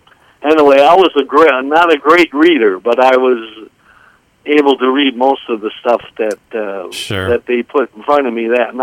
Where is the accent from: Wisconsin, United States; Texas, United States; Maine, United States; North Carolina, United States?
Wisconsin, United States; now in St. Paul, United States; Yeah, we both liked the Twin Cities, and we're both from Wisconsin.